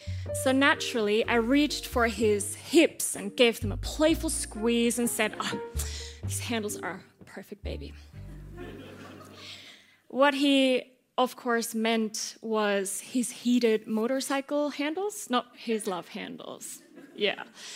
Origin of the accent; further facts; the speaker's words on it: Austria; first language Austrian German; English is a second language; What I didn't tell you so far is that I'm from Austria, so my first language is Austrian German